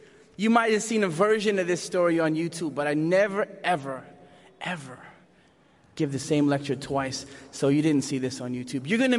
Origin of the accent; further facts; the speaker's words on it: Newfoundland and Labrador, Canada; born there; I was born in Canada, the eastern part of Canada, in the province of Newfoundland.